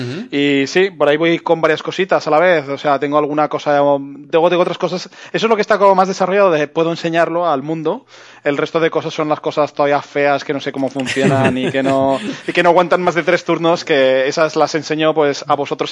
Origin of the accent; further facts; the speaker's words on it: Zaragoza, Aragon, Spain; Yo soy de Zaragoza